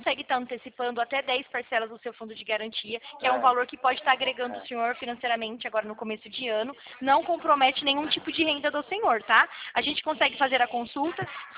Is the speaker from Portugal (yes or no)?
no; Sumaré, São Paulo, Brazil; Eu sou aqui de Sumaré.